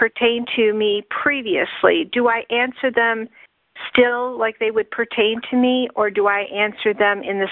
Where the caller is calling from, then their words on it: Pennsylvania, United States; I'm from Pennsylvania.